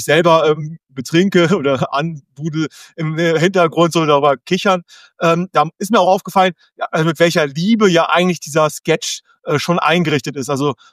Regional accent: Cologne, North Rhine-Westphalia, Germany; born there; ich bin schon so weit weg von Köln, von meiner Geburtsstadt

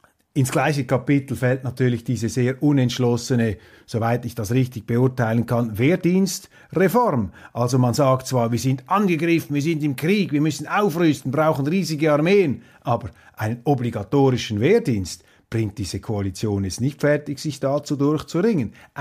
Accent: Switzerland; Was heißt das für mich jetzt auch als Schweizer Steuerzahler?

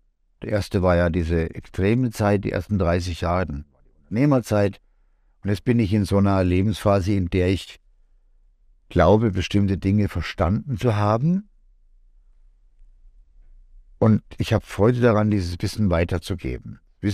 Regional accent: Norway; Dann sind wir im August sind wir in Norwegen, da kommen die alle zu mir in meine Heimat und ich habe da einiges vorbereitet.

